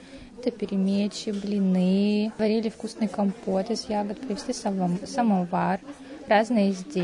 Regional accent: Bashkortostan, Russia; Хотя я очень близка также и татарская культура, башкирская. Я сама из Башкирии, хотя марийка.

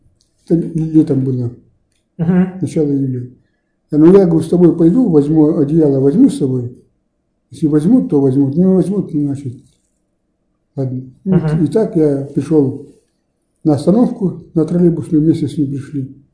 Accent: Kuznetsovsky, Sverdlovsk Oblast, Russia; В Таллинском районе Свердловской области, поселок Кузнецовский, родина Кузнецова Николая Ивановича.

